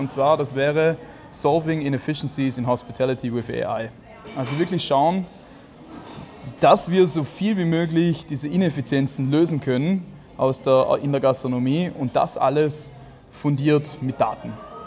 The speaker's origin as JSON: {"language": "German", "region": "Vorarlberg", "country": "Austria", "tie": "born there", "said": "Alles Gründer aus Vorarlberg, sprich sind alle gebürtig in Vorarlberg."}